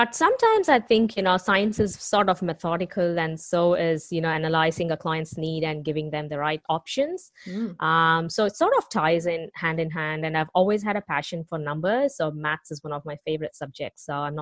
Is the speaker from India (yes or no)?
yes; India; moved away as an adult; now in Australia; Okay, so I have been in Australia for 13 years. I come from India.